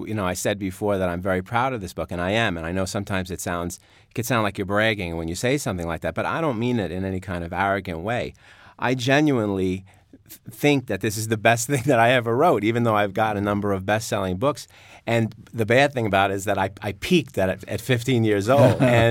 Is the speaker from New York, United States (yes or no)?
yes; New York, United States; accent: New York; as long as your listeners don't mind my New York accent